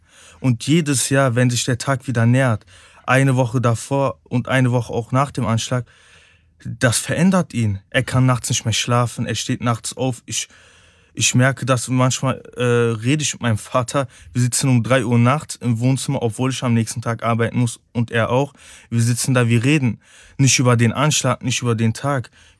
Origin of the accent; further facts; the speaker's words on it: Cologne, North Rhine-Westphalia, Germany; Aber Köln ist meine Heimat. Deutschland ist meine Heimat.